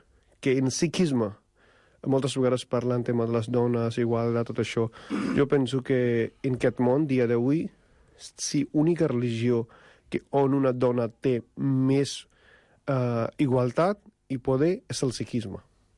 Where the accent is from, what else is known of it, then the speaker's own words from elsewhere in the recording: India; Catalan is a second language; now in Spain; jo sóc de la Índia. Ah, ets un hindú? No, sóc hindú, sóc sikh.